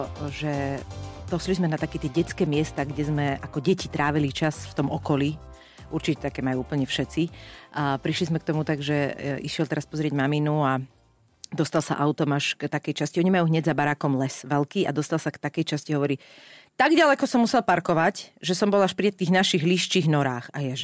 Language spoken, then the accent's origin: Slovak; Lamač, Bratislava Region, Slovakia; my sme chodili, my sme mali tiež dosť blízko les u nás v Lamači